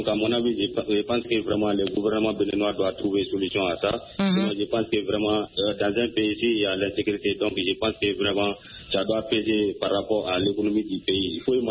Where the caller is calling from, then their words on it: Tounikini, Mali; Oui, oui, depuis dans mon village natal à Tounikini.